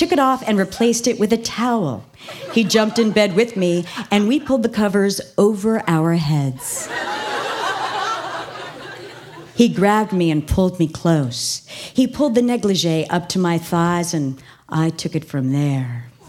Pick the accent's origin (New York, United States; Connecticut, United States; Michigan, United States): Connecticut, United States; I'm from Fairfield County, Connecticut.